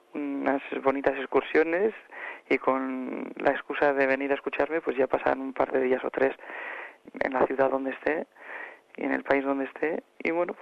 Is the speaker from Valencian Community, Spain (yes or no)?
no; Bilbao, Basque Country, Spain; Hombre, pues claro, al final estaría en casa, ¿no? Aparte de que, claro, yo soy